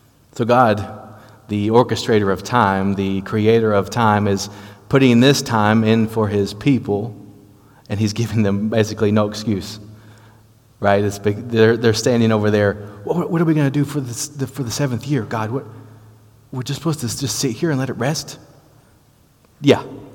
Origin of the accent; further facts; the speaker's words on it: the South, United States; accent: Southern; It's probably not pronounced in my southern accent